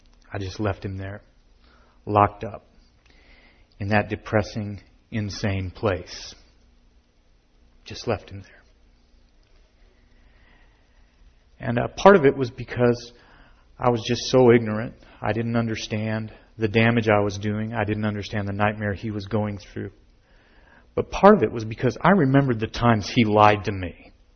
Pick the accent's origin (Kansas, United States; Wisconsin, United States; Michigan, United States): Kansas, United States; Manhattan; My brother Paul and I grew up in Manhattan, Kansas. That was our home.